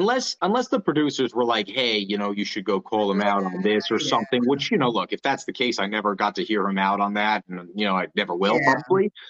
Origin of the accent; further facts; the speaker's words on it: New Jersey, United States; See, I'm from North Jersey, New York City area. New York City was always where I went to hang out.